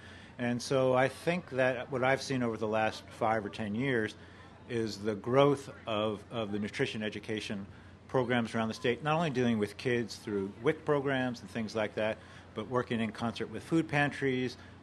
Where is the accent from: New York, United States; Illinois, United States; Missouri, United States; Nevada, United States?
Missouri, United States; Yeah, okay. So I'm from Missouri.